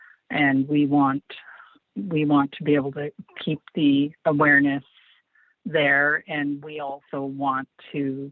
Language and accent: English; British Columbia, Canada; I am from the Wet'suwet'en Nation, and my home community right now is Terrace, BC.